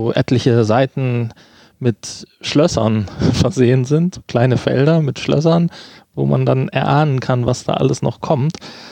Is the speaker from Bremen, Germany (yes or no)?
no; North Rhine-Westphalia, Germany; wir reden bei uns im Ruhrgebiet sagt man das auch.